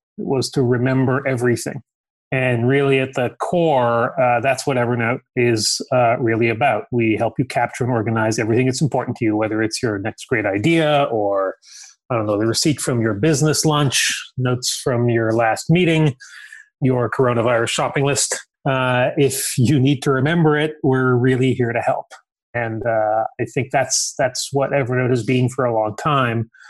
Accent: Toronto, Ontario, Canada; also born or lived in Montreal; I'm Canadian. I was born in Montreal and lived there for about 12 years. And then my family moved from Montreal in the mid-70s to Toronto. And I grew up in Toronto.

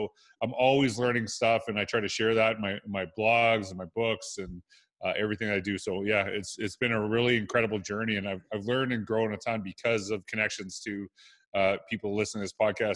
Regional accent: Edmonton, Alberta, Canada; I'm from Edmonton, Alberta, Canada.

